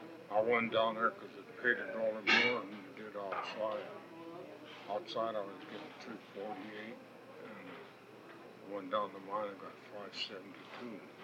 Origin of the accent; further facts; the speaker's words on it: Sublette, Wyoming, United States; born there; I was born in Sublet.